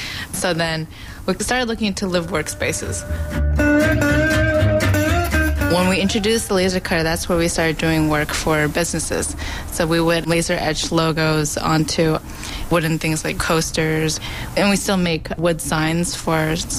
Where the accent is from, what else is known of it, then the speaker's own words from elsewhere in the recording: San Jose, California, United States; I grew up around the San Jose area, kind of moved around the Bay Area, never really left it. My parents are from Taiwan, so I'm Taiwanese American.